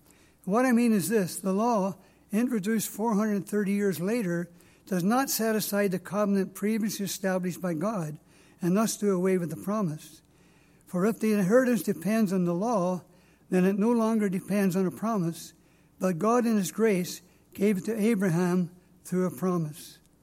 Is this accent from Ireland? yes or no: yes; Ireland; accent: Irish; So I get up and I rattle away in my Irish accent, and after about 5 minutes, I say, are there any questions?